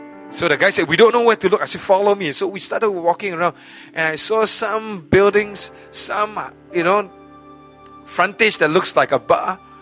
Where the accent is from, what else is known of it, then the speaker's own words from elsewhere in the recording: Singapore; And so a group of us, pastors from the other churches, but we're all from Singapore.